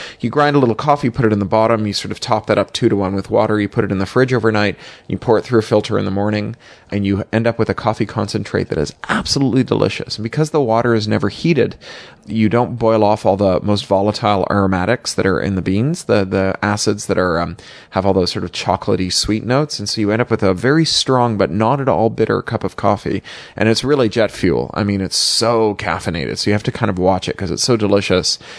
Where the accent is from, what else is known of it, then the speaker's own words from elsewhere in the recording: Toronto, Ontario, Canada; So I'm from Toronto. We are all about the lakes and the cottages and so on.